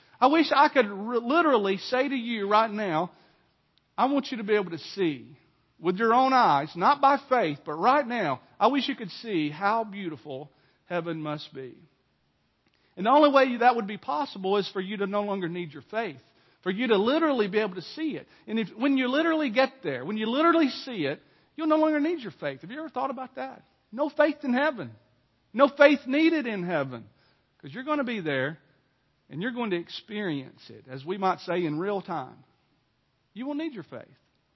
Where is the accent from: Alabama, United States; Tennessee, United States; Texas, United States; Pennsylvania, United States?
Alabama, United States; Jasper; And yet I'm from Jasper originally, and so you know I've got the Walker County connection to the Nichols